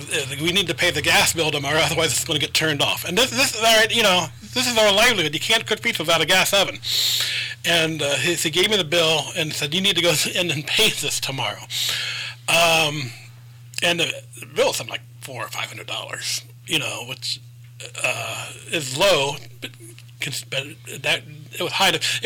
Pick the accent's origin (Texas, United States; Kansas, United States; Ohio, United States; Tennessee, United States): Ohio, United States; Columbus; I'm from Columbus. I know Les.